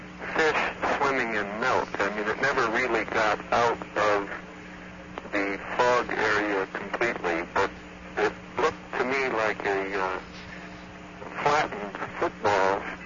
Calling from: Medford, Oregon, United States; I'm calling from Medford, Oregon.

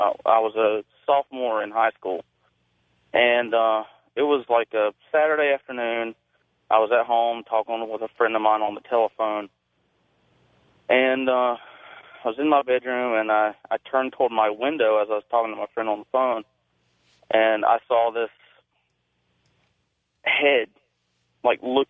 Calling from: Concord, North Carolina, United States; I'm calling from Concord, North Carolina.

